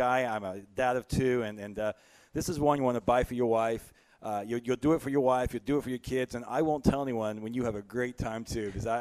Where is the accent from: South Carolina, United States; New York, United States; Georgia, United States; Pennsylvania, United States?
New York, United States; Yeah, and like you were saying, I'm from New York and as well. My family is.